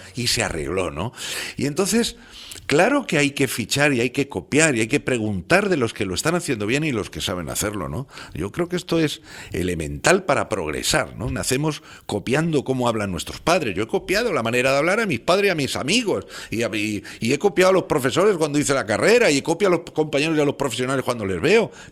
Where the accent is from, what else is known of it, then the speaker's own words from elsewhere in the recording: Spain; luego resulta que para equiparar ciertos servicios europeos seguimos siendo españoles.